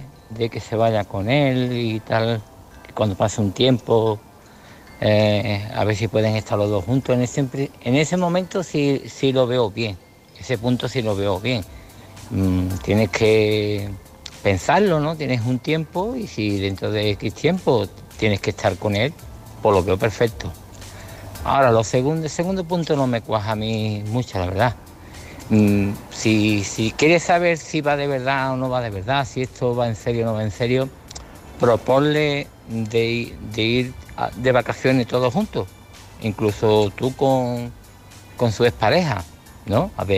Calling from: Seville, Andalusia, Spain; de Sevilla.

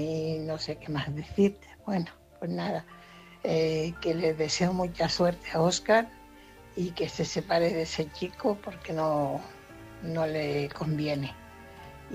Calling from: Fuenlabrada, Community of Madrid, Spain; corresponsal de Fuenlabrada.

